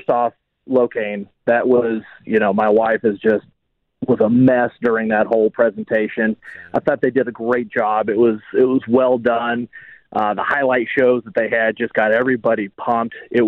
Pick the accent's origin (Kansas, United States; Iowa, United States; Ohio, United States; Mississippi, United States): Kansas, United States; Olathe; Hey, no worries. Actually, I'm from Olathe.